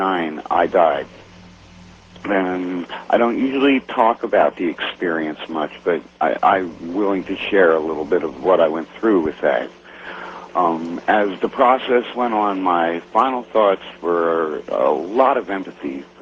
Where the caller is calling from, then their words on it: Washington, United States; I'm from Washington State.